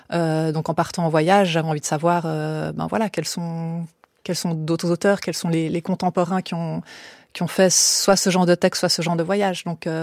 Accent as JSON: {"language": "French", "country": "Switzerland", "said": "en tant que Suisse, on a peut-être ce mélange des langues, surtout à Genève, qui vient assez naturellement"}